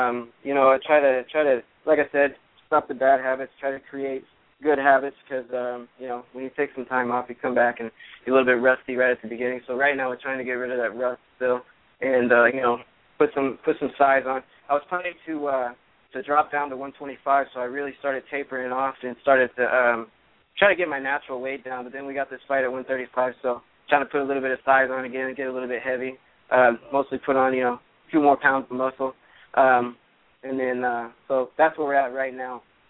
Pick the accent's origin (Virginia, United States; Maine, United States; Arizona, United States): Virginia, United States; I began wrestling when I was about 10 years old in Virginia, and wrestled all the way up through high school.